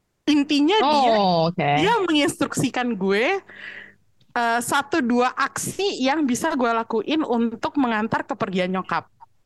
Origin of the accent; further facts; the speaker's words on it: Java, Indonesia; Dan gue pun orang Jawa gitu.